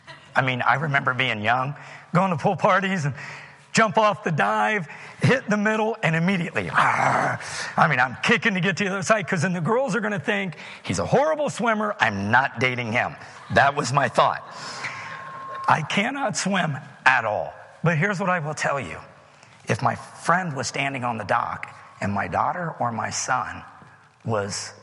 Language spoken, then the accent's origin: English; West Virginia, United States; West Virginia, my home state, y'all, was number one.